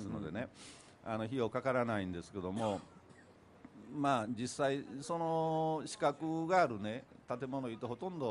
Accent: Kobe, Hyogo, Japan; 私自身もそのずっと神戸で生まれ育っておりますし、まあ、当然地元の

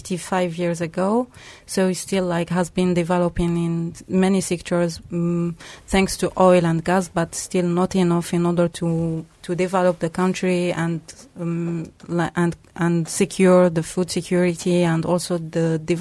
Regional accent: Algeria; English is a second language; So I came from Algeria, which is considered as North African country.

